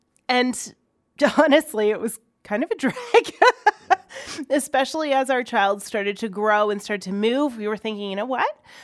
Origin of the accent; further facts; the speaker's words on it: Ontario, Canada; I grew up in Ontario in the public school system. They did the bilingual anthem. Okay. And I also grew up in French immersion.